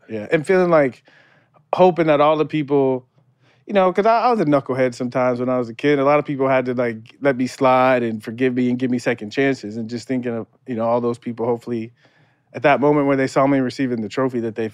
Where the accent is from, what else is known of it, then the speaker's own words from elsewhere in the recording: San Diego, California, United States; Growing up in San Diego watching Tony Gwynn, I thought I was going to be like the next Tony Gwynn.